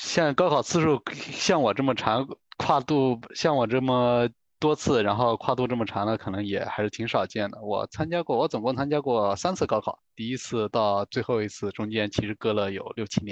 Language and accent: Chinese; Anhui, China; 我是来自一个安徽皖南的一个小县城